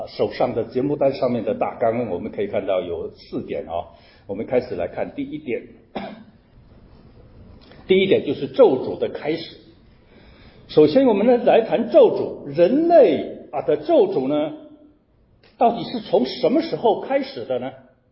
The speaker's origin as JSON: {"language": "Chinese", "country": "China", "said": "其实我们中国人有时候也讲归土"}